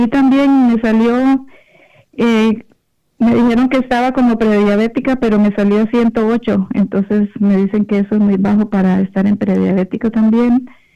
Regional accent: Costa Rica; now in United States; Yo vivo en Estados Unidos, pero soy de Costa Rica

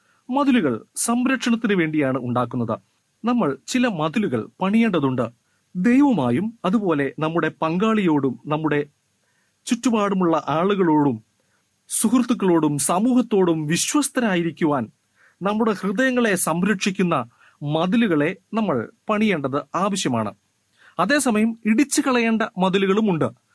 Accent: Wayanad, Kerala, India; ഞാൻ വയനാട്ടിൽ നിന്നാണ് വരുന്നത്. അവിടെ കാപ്പി കൃഷി സാധാരണമാണ്.

